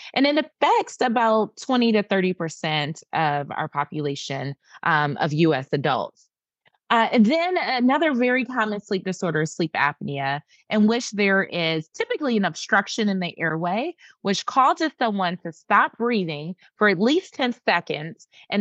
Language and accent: English; Detroit, Michigan, United States; I'm from Detroit, Michigan, which is the Motor City.